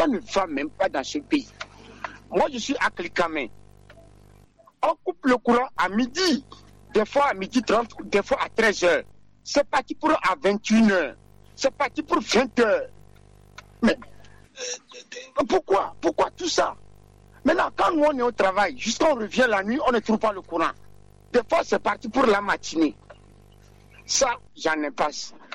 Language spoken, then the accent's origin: French; Togo; On est Togolais